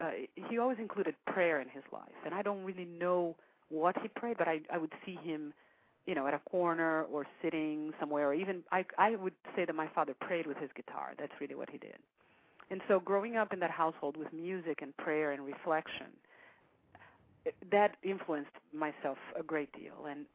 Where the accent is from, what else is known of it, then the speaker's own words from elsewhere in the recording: Brazil; I grew up in a very spiritual family, and I don't want to say religious because I grew up in Brazil, a very Catholic country, very Christian country, but we weren't baptized.